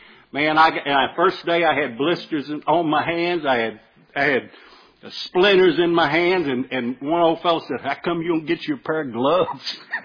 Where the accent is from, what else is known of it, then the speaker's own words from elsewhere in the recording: Bassett, Virginia, United States; I grew up in Bassett, Virginia, headquarters of Bassett Furniture Company.